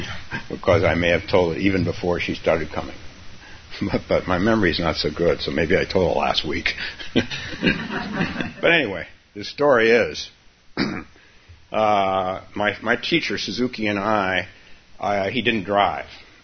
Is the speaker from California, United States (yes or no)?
yes; Palo Alto, California, United States; My parents, I grew up in Palo Alto. Now, you think Palo Alto is classy. It was not classy when I was growing up.